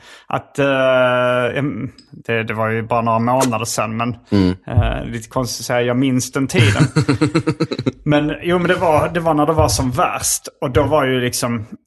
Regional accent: Stockholm, Stockholm County, Sweden; jag är mer stockholmare än du.

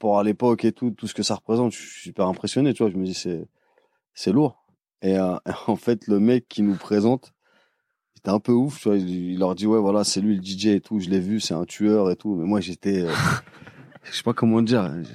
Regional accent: Paris, Île-de-France, France; Je dis, je suis de Paris et tout, machin.

